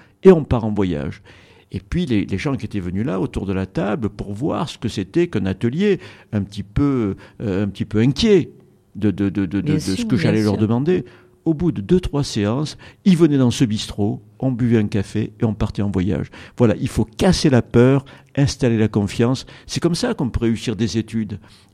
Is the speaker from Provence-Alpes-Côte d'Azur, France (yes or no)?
yes; Marseille, Provence-Alpes-Côte d'Azur, France; la cuisine où j'ai grandi, à Marseille